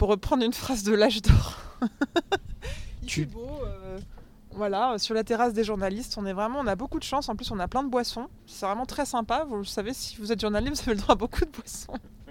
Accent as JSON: {"language": "French", "country": "France", "said": "Alors déjà, je suis française, malgré mon prénom très américain."}